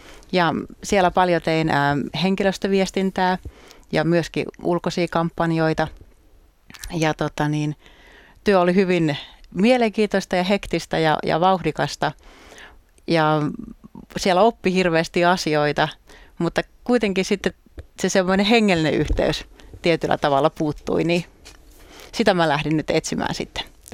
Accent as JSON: {"language": "Finnish", "town": "Ähtäri", "region": "South Ostrobothnia", "country": "Finland", "tie": "born or raised there", "said": "Ja olen tuolta Pohjanmaalta kotoisin, syntynyt Ähtärissä."}